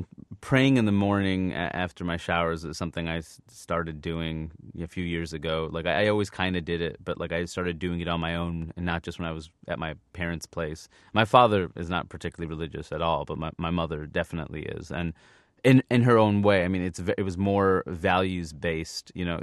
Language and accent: English; Queens, New York, United States; growing up in Queens, we lived in Jackson Heights, which was Little India.